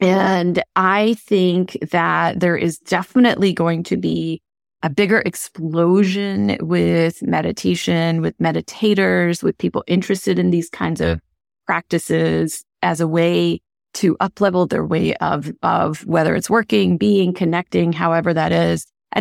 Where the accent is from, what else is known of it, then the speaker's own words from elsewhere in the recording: India; I grew up in India with a large family that practiced all of these things on a fairly regular basis.